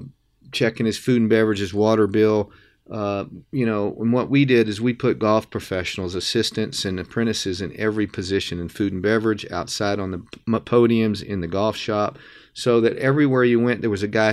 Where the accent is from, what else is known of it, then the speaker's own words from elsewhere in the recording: Texas, United States; I grew up in South Texas in a small – we had an 18-hole muni and a 9-hole private facility there.